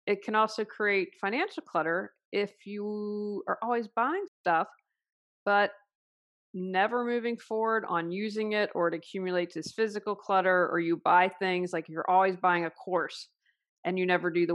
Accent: West Virginia, United States; moved away; you know that I'm moving back to my hometown in West Virginia, and my husband, who has been amazing throughout everything, is going to be with me. I have been away for over 30 years

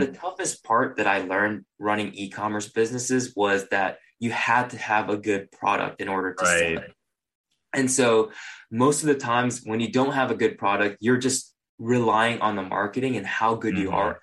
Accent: Singapore; moved away as an adult; also born or lived in Japan; now in Long Beach, United States; I was actually born in Japan and I grew up in Singapore. So okay. I'm not, you know, natively from the U.S., came here when I was 18 for university. And then I'm currently living in Long Beach, California

